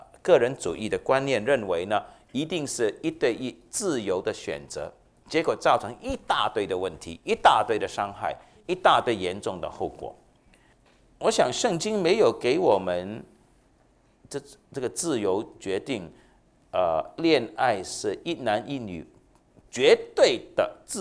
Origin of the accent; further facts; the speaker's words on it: Hong Kong; born there; 我是香港出生的，那香港的广东人呢